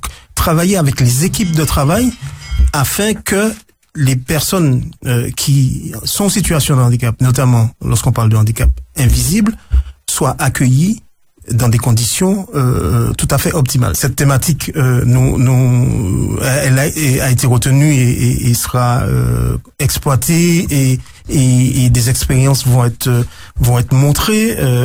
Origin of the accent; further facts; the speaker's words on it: Martinique, France; Et j'en veux pour preuve, notamment chez nous, en Martinique